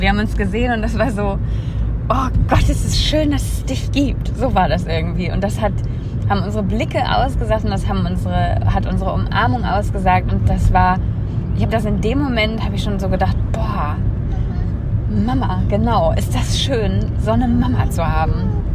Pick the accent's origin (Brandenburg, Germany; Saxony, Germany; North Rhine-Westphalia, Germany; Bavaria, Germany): North Rhine-Westphalia, Germany; Bochum; moved away; also born or lived in Stuttgart / Cyprus / Fuerteventura / Hamburg; ich habe da eben schon nicht mehr in Bochum gewohnt. Ich komme ja aus Bochum ursprünglich und hatte aber vorher schon in Stuttgart 2 Jahre gelebt und in, auf Zypern und Fuerteventura und dann halt eben Hamburg. Und jetzt halt der Norden.